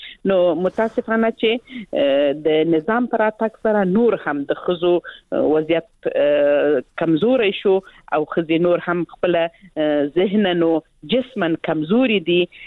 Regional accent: Helmand, Afghanistan; زه خپله د هلمند ولایت څخه یم،

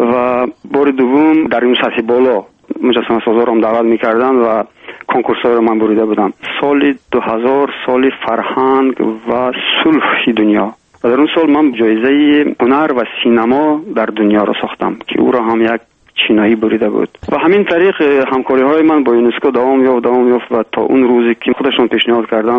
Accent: Tajikistan; عضو خارجی این آکادمیا به عنوان یک تاجیک

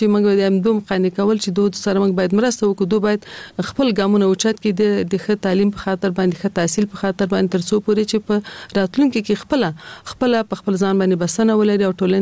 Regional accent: Kabul, Afghanistan; د مشران جرګې انتصابي سناتوره یم. په کال 1940 کال کې زه په کابل ښار کې زیږیدلې یم. زیږون مې په کابل کې شوه دی او ژوند مې هم د کابل ښار په 15 مناحیه کې یعنی د خوشحال مینه منطقه کې ما ژوند کړی دی.

